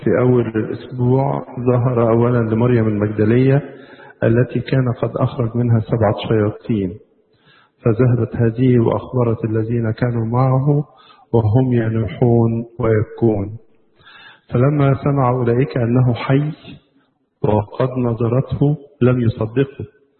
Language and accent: Arabic; Egypt; بلادنا مصر وكروز لأفريقيا كلها